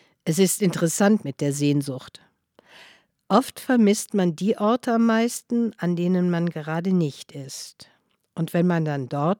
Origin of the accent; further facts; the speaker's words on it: Netherlands; German is a second language; moved away as an adult; now in Villingen-Schwenningen, Germany; Ich bin vor 36 Jahren mit meinem Mann nach Villingen-Schwenningen gezogen. Wir sind beide aus Holland und ich habe in Tilburg Kunst und Malerei studiert.